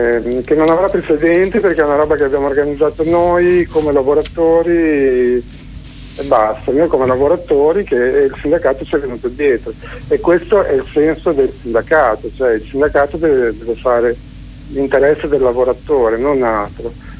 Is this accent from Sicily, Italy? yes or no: no; Bologna, Emilia-Romagna, Italy; a Bologna non mancava il lavoro, io sono di Bologna